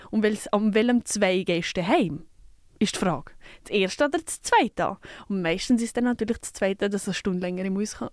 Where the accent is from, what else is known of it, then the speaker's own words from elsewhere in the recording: Zurich, Switzerland; ich bin ja in Zürich aufgewachsen, in Wallis